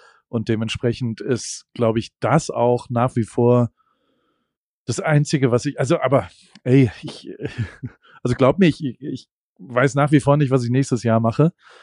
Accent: Germany; jemand, der in einer ähnlichen privilegierten Situation wie ich aufgewachsen bin in Deutschland mit einem Abitur

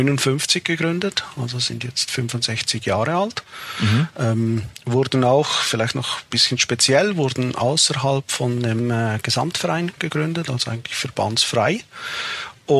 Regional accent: Valais, Switzerland; Nein, ich komm aus dem Wallis. Es ist ganz im Süden der Schweiz, so ziemlich ein bergiges Gebiet. Manche bezeichnen es etwas als das Bayern der Schweiz. Auch ein ziemlich spezieller Dialekt und ja, ein bisschen ab vom Schuss, würde ich sagen.

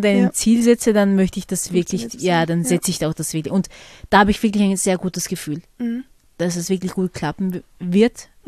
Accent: Vorarlberg, Austria; Ja, genau, ich bin in Vorarlberg aufgewachsen.

